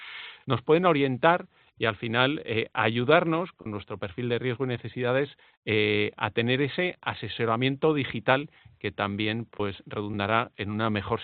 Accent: Spain; donde estamos tú y yo, Ángel, que somos españoles entre 44 y 64 años

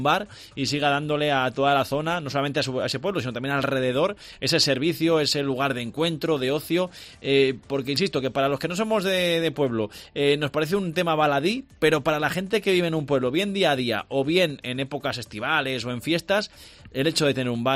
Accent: Spain; yo siempre soy de España, siempre, sea quien sea el seleccionador, me caiga mejor o peor, siempre quiero que gane mi país

